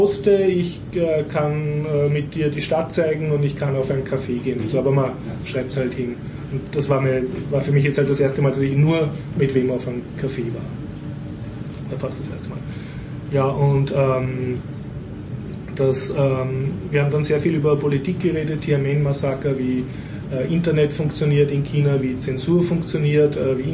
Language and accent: German; Vienna, Austria; und bin als Wiener endlich wieder mal in ein Wiener Kaffeehaus gegangen